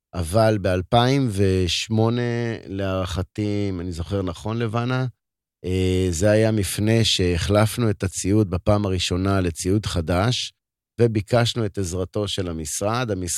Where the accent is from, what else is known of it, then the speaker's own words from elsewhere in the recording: Dimona, Southern District, Israel; also born or lived in Ashdod; גרתי באותה תקופה באשדוד, נולדתי בדימונה, בגיל 13 עברתי לאשדוד